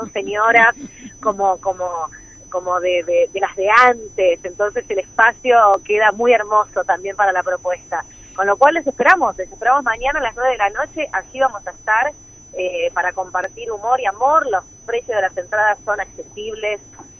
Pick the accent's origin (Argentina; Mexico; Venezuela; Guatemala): Argentina; Buenos Aires; nuestra misión como porteñas